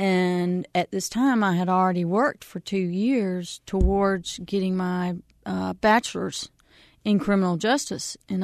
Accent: Sanford, North Carolina, United States; born there; I was born in Sanford, and my father obtained a job as a police officer and a fireman in Butner.

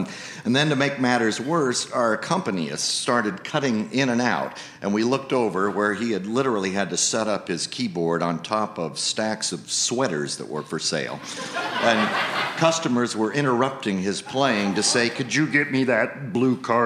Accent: Des Moines, Iowa, United States; I grew up in Des Moines, Iowa, and one summer afternoon when I was around six, my dad and I pulled into the parking lot of our regular supermarket

